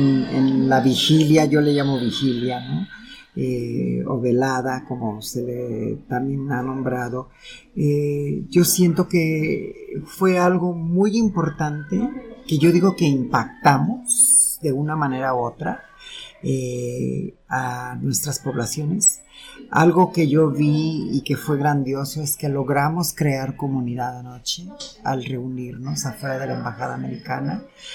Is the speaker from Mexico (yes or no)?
yes; Mexico; also born or lived in San Francisco, United States; soy mexicana, ¿no? Mi corazón está aquí en México, tanto como en México como en Estados Unidos, ¿no? Porque también viví en San Francisco, California